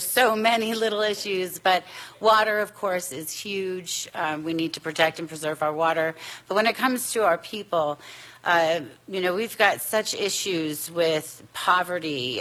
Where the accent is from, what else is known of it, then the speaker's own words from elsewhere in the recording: Golden, Colorado, United States; A little bit about myself. I grew up in Colorado, Golden, and I went to college at Fort Lewis College. Colorado is definitely my home.